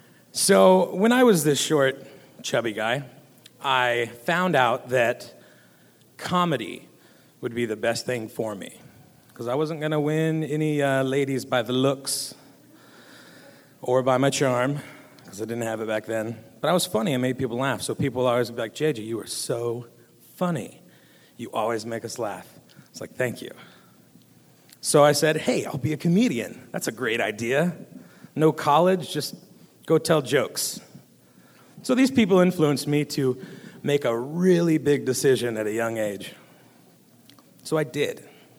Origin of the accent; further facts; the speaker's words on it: Pilot Rock, Oregon, United States; also born or lived in Portland; now in Boise, United States; I'm originally from Portland, Oregon. Yeah, Oregonians. But now I'm in Idaho, so switching gears. But when I was about 7 years old, my parents picked up and moved to Pilot Rock, Oregon.